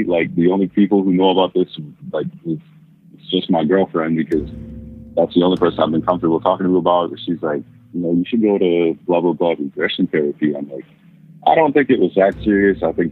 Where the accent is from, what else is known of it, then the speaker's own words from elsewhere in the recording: Minnesota, United States; I'm from Minnesota.